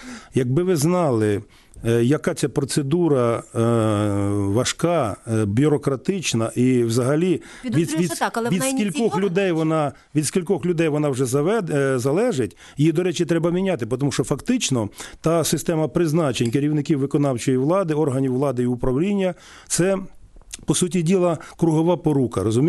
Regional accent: Mykolaiv Oblast, Ukraine; тієї ж моєї рідної Миколаївщини, яку ви згадали.

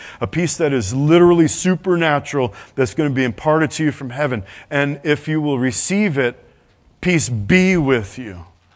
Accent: England, United Kingdom; Now, I am an Englishman, and I'm glad that our symbol is the lion.

